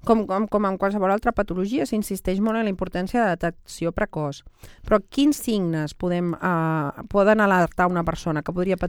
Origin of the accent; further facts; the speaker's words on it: Barcelona, Catalonia, Spain; com a cap de Sant Andreu que som, de Barcelona ciutat